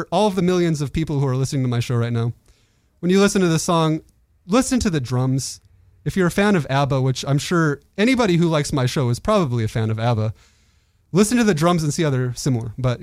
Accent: San Clemente, California, United States; since I'm from San Clemente, we also got 91X from San Diego.

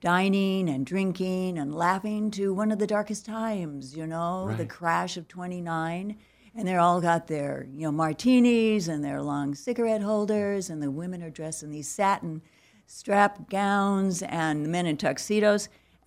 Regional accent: Pendleton, Oregon, United States; In 2010, the Pendleton Roundup, which is, I'm from Pendleton, Oregon.

